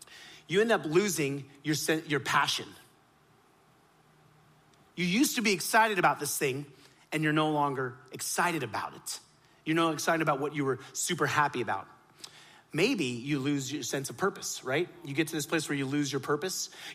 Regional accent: Miami, Florida, United States; In Miami, I was born and raised on the playground is where I spent most of my days. And there, we grew up in Miami, and when my mom was pregnant with me, she and my dad came over, and we were Hindu at the time.

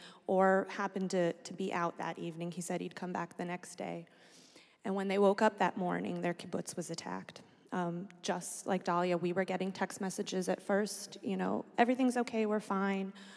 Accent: Fort Worth, Texas, United States; now in Dallas, United States; I'm actually from Fort Worth. My mom is Israeli, but I grew up in Fort. My mom is here with my 11-week-old baby girl. Let's hope she stays asleep. I live here in Dallas now

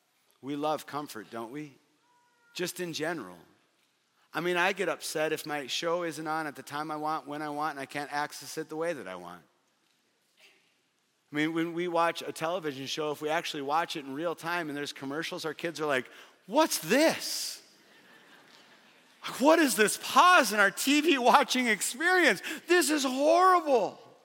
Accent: Fargo, North Dakota, United States; She is from 10 miles south of Canada. I'm from Fargo, North Dakota. We had never been to Iowa before.

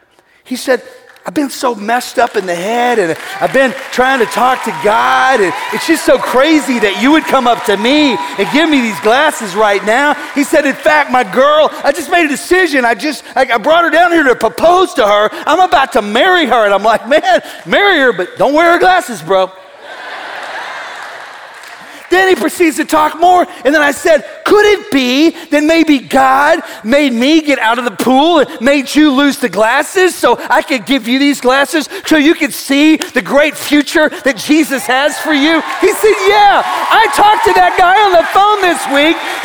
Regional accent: West Palm Beach, Florida, United States; I go, what? I'm from West Palm Beach.

